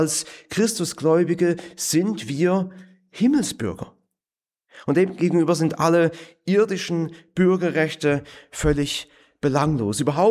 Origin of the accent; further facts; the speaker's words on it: Winterthur, Zurich, Switzerland; born there; weil mein Vater Deutscher ist und meine Mutter Schweizerin war. dass mein Geburtsort, der dann auch auf dem deutschen Pass draufsteht und auf dem Personalausweis auch, Winterthur in der Schweiz, dass er dort liegt